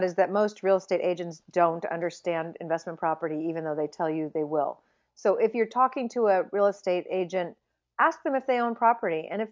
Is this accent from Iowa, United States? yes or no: no; California, United States; being a Californian